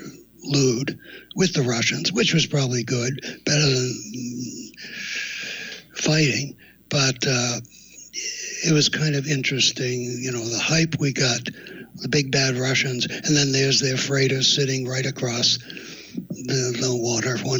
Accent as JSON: {"language": "English", "region": "New England", "country": "United States", "said": "I'm from New England originally, so you went to Fort Dix."}